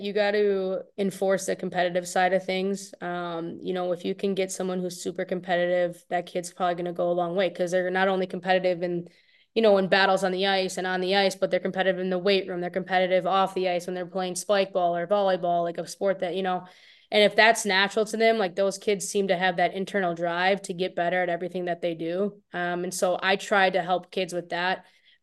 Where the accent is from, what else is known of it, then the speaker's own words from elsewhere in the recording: Wisconsin, United States; So I grew up in Wisconsin and I go to Shattuck